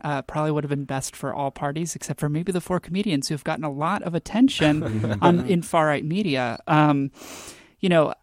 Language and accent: English; Texas, United States; You know, I'm from Texas, and I really miss it, so that would be cool.